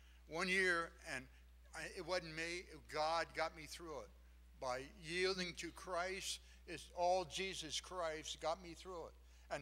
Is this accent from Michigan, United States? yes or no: no; New Jersey, United States; also born or lived in Hawaii; We came from California. I'm originally from New Jersey, Hawaii, and many, many places on missions trips.